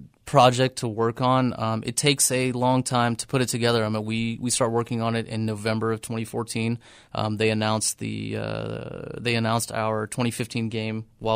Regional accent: Jacksonville, Florida, United States; It was back in my hometown and definitely a fun part of the operation.

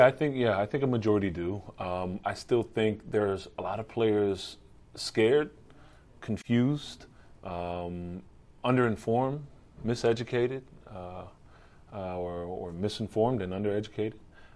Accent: Lebanon, Pennsylvania, United States; I grew up in Lebanon, Pennsylvania, and I grew up, you know, with my mom in a single parent home for the most part.

